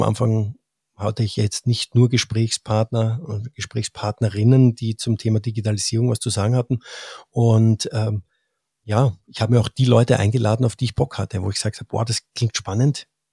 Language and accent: German; Vienna, Austria; born there; ich bin tatsächlich gebürtiger Wiener. Ich wurde in Wien geboren. Ich habe nur nie dort gelebt, immer nur außerhalb.